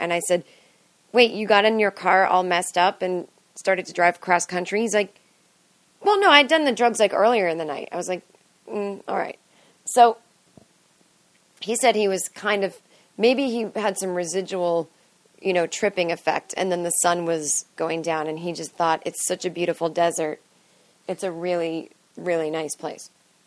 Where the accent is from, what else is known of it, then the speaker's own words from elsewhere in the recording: Los Angeles, California, United States; So then he starts saying to me, so where are you from? And I said, L.A.